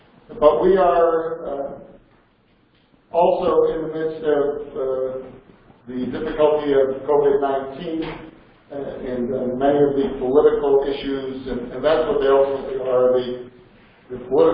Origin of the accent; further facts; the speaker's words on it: United States; And as an American, we are called to render unto Caesar, and we're called to be good citizens by the scriptures, by God himself. And so I take a certain pride in my country and in our country's history